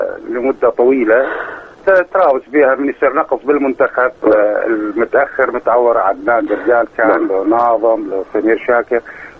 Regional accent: Iraq; الفئات العمريه لحد الان عندنا بالعراق معدومه.

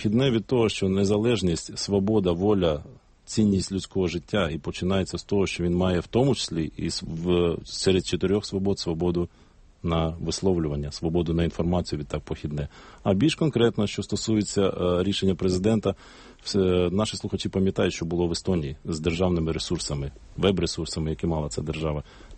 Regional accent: Zaporizhzhia, Zaporizhzhia Oblast, Ukraine; Я сам з Запоріжжя, в Дніпропетровській області.

